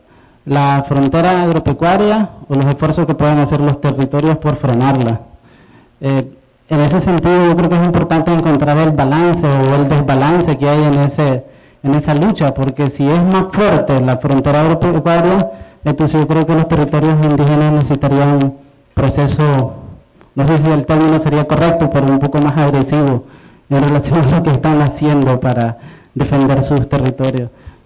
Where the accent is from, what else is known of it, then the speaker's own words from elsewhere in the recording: North Caribbean Coast Autonomous Region, Nicaragua; los que podemos estar más comprometidos con eso somos los mismos costeños.